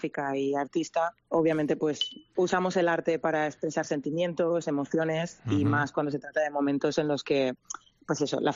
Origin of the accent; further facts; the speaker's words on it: Sollana, Valencian Community, Spain; moved away as an adult; now in Vancouver, Canada; Soy originaria de Sollana, un pueblecito de Valencia. Uh-huh. Y nada, me vine a Vancouver hace 6 años ya, o 5 años.